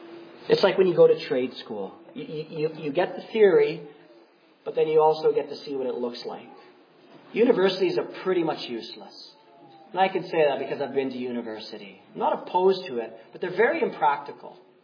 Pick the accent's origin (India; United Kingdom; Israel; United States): United Kingdom; England; My English neighbors loved it because I'm English.